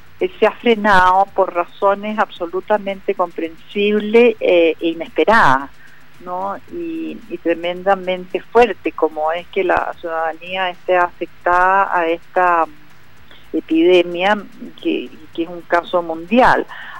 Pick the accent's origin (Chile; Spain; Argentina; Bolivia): Chile; hay que confiar que como chilenos tenemos talentos que pueden estar ocultos